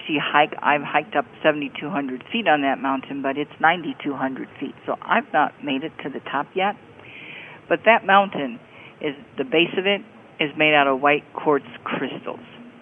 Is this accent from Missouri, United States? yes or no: no; Chicago, Illinois, United States; now in Los Lunas, United States; I came from the Chicagoland area. But where I live, I actually live in Los Lunas.